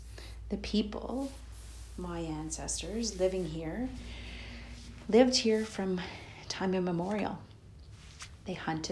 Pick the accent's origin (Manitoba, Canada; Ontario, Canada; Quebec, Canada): Ontario, Canada; Pikwakanagan; I'm an Algonquin from Pikwaknagon